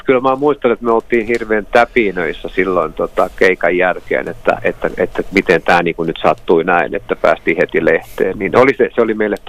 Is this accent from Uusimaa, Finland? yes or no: no; Alaveteli, Ostrobothnia, Finland; se oli kotikylässäni Alavetelissä siinä niin kuin nuorisoseuran talolla